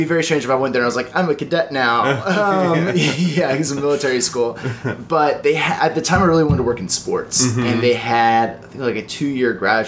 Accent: North Carolina, United States; I did most of my growing up in North Carolina

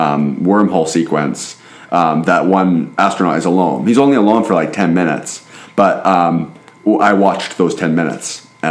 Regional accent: Portland, Oregon, United States; I'm from Portland, Oregon.

